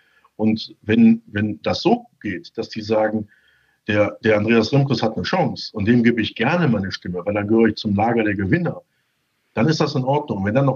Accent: Düsseldorf, North Rhine-Westphalia, Germany; Ich bin ja als Düsseldorfer leidgeprägt im Fußball.

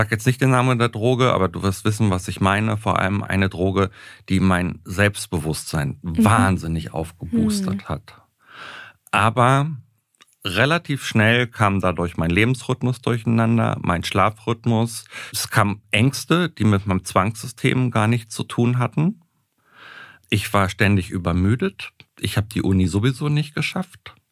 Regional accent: Göttingen, Lower Saxony, Germany; Ich komme aus Göttingen, da gibt es eine Universitätsklinik.

